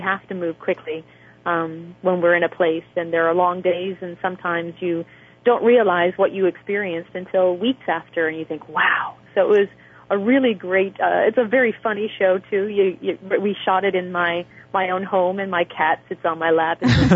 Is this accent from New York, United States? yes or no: yes; New York, United States; I'm from New York